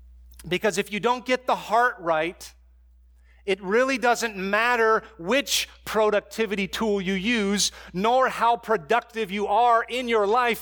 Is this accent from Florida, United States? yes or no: no; San Diego, California, United States; I never surfed, even though I grew up in San Diego.